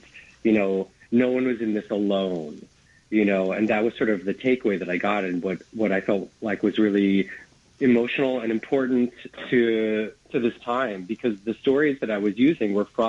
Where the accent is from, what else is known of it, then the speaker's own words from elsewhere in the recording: Queens, New York, United States; my experience growing up in Queens is, you know, everyone lives in Queens. You know, it's like such an extremely diverse place in every sense of the word.